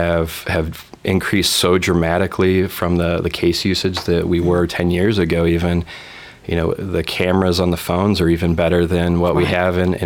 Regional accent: Indiana, United States; So, you know, like our president, I'm actually from Indiana. I'm a Hoosier, different from parts of the state, but did move around throughout my healthcare career.

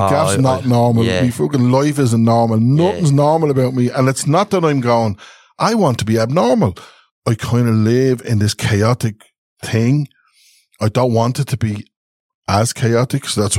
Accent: Coolock, Leinster, Ireland; as this really strange kid, right, from Coolock, I was growing up in Coolock.

